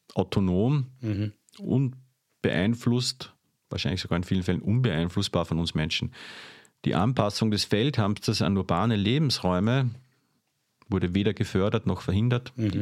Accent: Austria; aber der ist ja bei uns in Österreich in der Regel auch bewirtschaftet

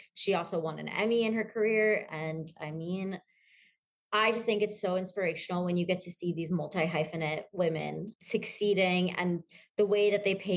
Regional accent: California, United States; oh my gosh, California. I'm from California.

